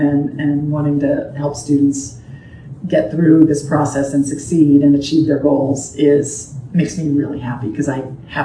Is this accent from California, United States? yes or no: yes; California, United States; I mean, I grew up in California, and so have always been, you know, so amazed at, you know, California system